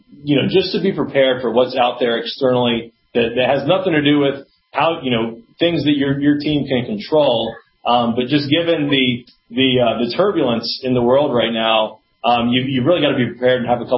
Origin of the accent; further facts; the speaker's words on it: Atlanta, Georgia, United States; I'm from Atlanta